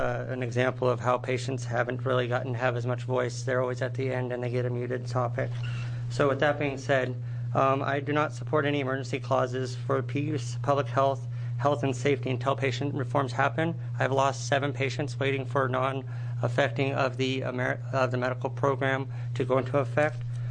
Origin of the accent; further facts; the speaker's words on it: Springfield, Oregon, United States; I come from Springfield, Oregon, Lane County.